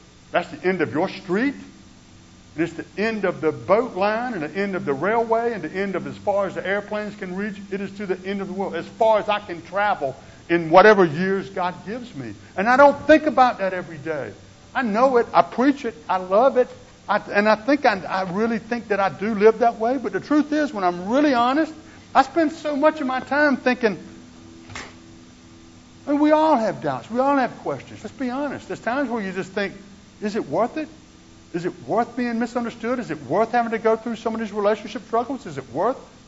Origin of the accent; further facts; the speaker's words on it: United States; After all, I'm an American. I'm a hard worker.